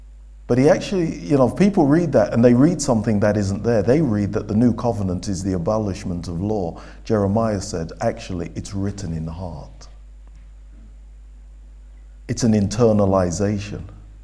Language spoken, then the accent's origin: English; Leicester, East Midlands, United Kingdom; I grew up in Leicester, and, majority folk, my growing up, West Indian, largely from the island of Antigua.